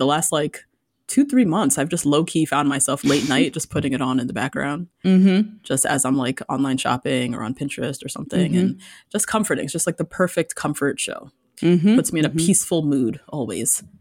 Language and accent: English; New Jersey, United States; now in New York, United States; a lot of people, you know, we're from the Northeast, we're from Jersey.